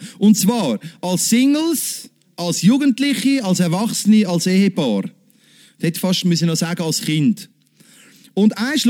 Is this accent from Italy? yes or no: no; Switzerland; weil in der Regel wird die Ehe nach 15 Jahren geschieden bei uns in der Schweiz.